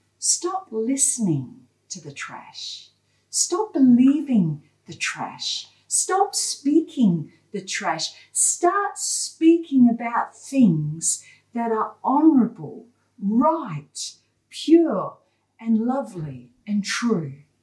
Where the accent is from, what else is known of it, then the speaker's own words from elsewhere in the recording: England, United Kingdom; accent: Australian; now in Australia; my accent changed without me even thinking about it. So much so that when I went back to England 45 years later, I was an Aussie. And I was proud of my Aussie accent.